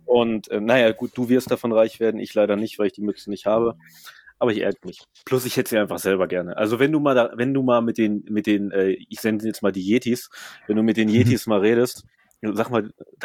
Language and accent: German; Germany; Ich bin ja immerhin in Deutschland aufgewachsen.